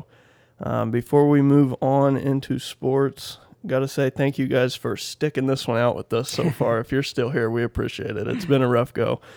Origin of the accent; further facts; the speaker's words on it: United States; born there; I am an American. Okay, I was born in America. I speak English. I know very little about foreign languages.